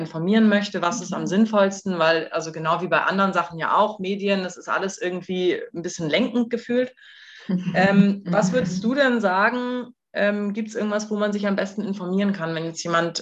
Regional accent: Northern Germany, Germany; ich komme aus Norddeutschland

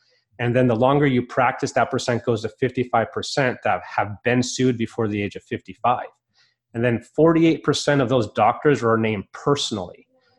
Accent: Lake Tahoe, United States; So kind of the man behind the firm is I grew up in Lake Tahoe in the mountains, skier, snowboarder, you know, big outdoors guy.

